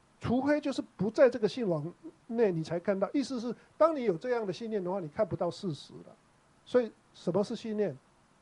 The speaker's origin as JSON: {"language": "Chinese", "country": "China", "said": "好像跟我们中国人的因果是很相近嘛"}